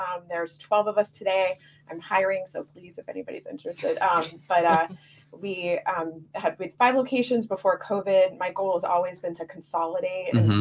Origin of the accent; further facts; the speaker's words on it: Youngstown, Ohio, United States; So I was from Youngstown, born and raised. Youngstown region.